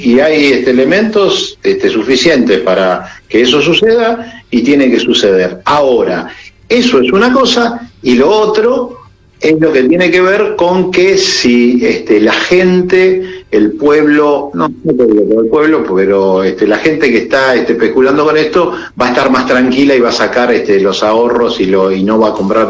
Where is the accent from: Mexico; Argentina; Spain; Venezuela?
Argentina; yo como argentino